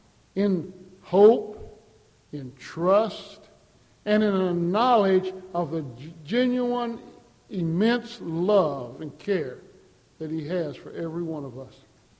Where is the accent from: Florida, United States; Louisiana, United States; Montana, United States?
Louisiana, United States; Shreveport; born there; I'd say I was born in Shreveport, Louisiana.